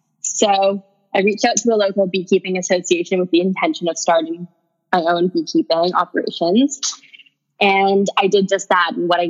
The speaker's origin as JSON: {"language": "English", "country": "Canada", "said": "I went to University of Victoria. I'm from Canada, so I went to school in Canada."}